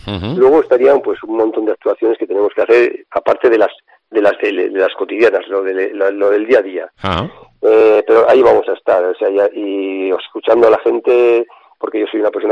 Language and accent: Spanish; Valtierra, Navarre, Spain; yo Valtierra ya lo domino, ¿vale? Mi pueblo ya lo domino